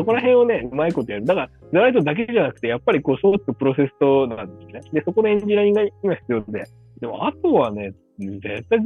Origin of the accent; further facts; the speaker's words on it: Hokkaido, Japan; 私、地元北海道なんで、北海道で。